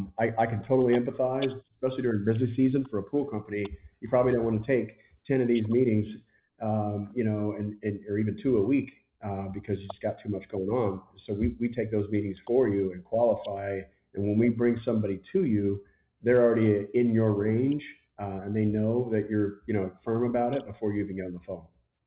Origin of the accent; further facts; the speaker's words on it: Mississippi, United States; now in Scottsdale, United States; I'm from Mississippi. But I live in Scottsdale now, Arizona.